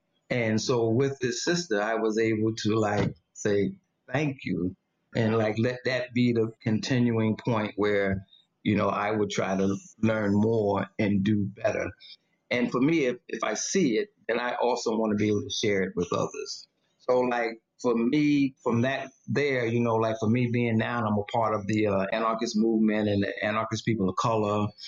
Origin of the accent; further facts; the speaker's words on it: New York, United States; So I take the subway. I'm a New Yorker. So, you know, I'm in New York.